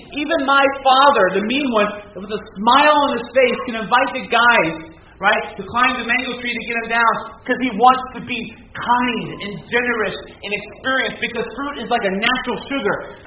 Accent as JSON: {"language": "English", "town": "Miami", "region": "Florida", "country": "United States", "tie": "born or raised there", "said": "when I was growing up in Florida, South Florida, some of you know I grew up in the great town of Miami."}